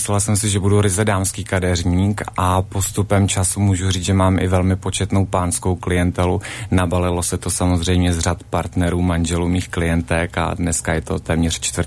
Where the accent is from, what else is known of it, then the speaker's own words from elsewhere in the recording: Mladá Boleslav, Central Bohemian Region, Czechia; já jsem sice přijel z Prahy, ale jsem rodilý Boleslavák, takže pocházím odsaď z Mladé Boleslavy a vlastně v současné době stříhám především v Praze a v Mladé Boleslavi